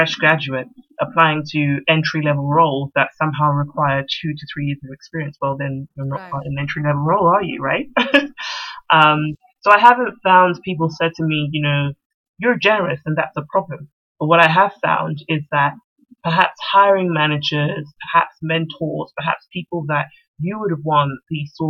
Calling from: United Kingdom; I'm speaking from the United Kingdom, and here they encourage young people to specialize very early.

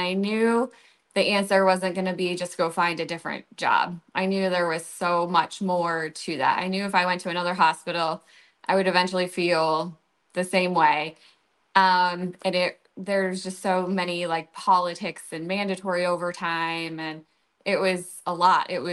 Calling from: Michigan, United States; So I'm calling in from Michigan.

